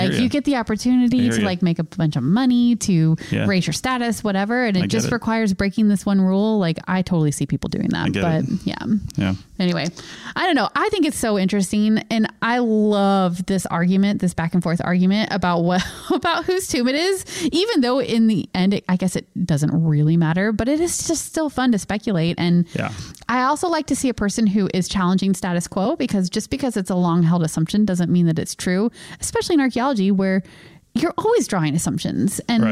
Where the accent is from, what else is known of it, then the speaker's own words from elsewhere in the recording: North Carolina, United States; I've said this before, but I'm from North Carolina.